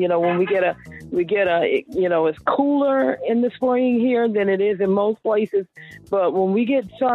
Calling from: Hammond, Louisiana, United States; Louisiana, Hammond, Louisiana.

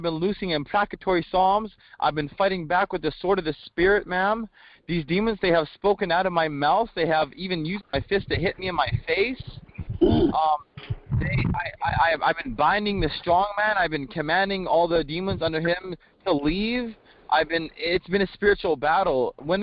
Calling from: New Brunswick, Canada; I'm calling from New Brunswick

